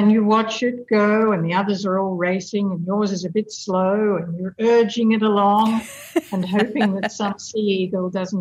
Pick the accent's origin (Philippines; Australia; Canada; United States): Australia; now in Malaysia; So it's provided me with an opportunity as an Australian living in Malaysia